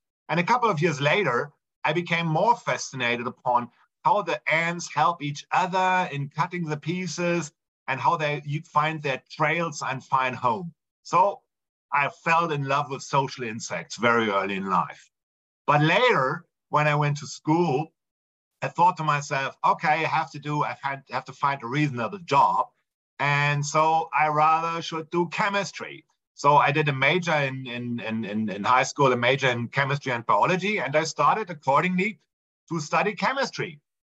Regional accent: Berlin, Germany; And I didn't want to leave my hometown in Berlin, Germany to study in, for example, in Würzburg with Bert Hölderblatt or other famous ant people. So I stuck in Berlin

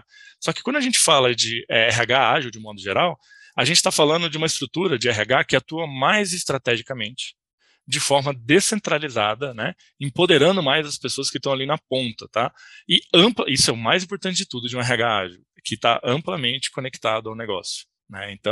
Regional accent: São Paulo, Brazil; now in Brasília, Brazil; Eu sou de São Paulo, mas estou em Brasília atualmente

